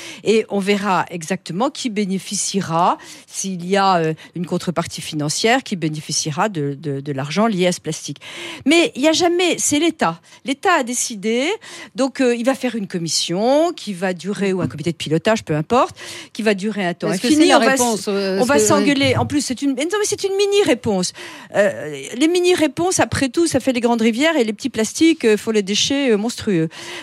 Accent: France; nous sommes français aujourd'hui autour de ce micro.

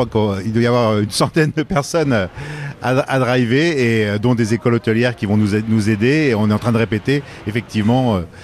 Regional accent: Grand Est, France; now in Lyon, France; personnellement, je ne suis pas lyonnais. Je suis lorrain, on a aussi très bon pâté lorrain.

